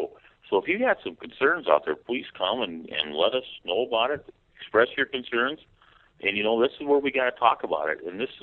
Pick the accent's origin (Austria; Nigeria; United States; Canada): United States; Minnesota; I know I'm from Minnesota, and a lot of our concerns are water quality.